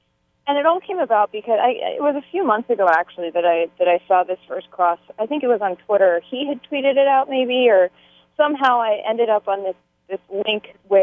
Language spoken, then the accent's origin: English; Boston, Massachusetts, United States; So, I grew up in Boston and actually have a bunch of ties to Maine, too.